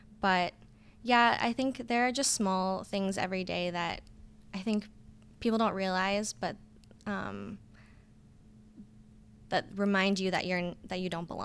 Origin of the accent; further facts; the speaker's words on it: California, United States; how did he know I'm from California?